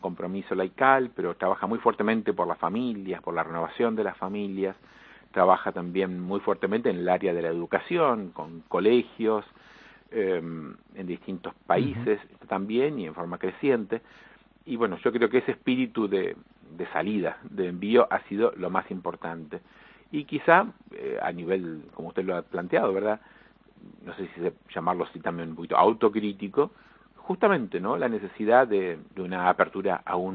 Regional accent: Argentina; also born or lived in Nigeria; Yo soy de Argentina, pero los últimos dos años estuve en Nigeria como superior allá.

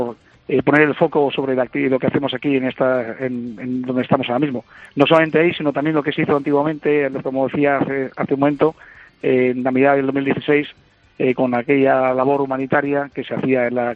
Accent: Spain; Principalmente somos españoles

